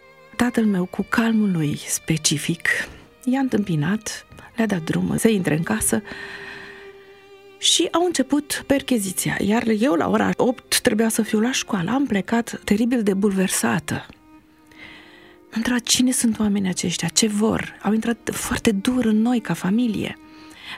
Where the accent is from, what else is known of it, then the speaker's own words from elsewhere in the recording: Cluj-Napoca, Cluj County, Romania; also born or lived in Bacău; Îmi aduc aminte perioada când, la 4 ani, am plecat în Cluj. Deci m-am născut în Bacău.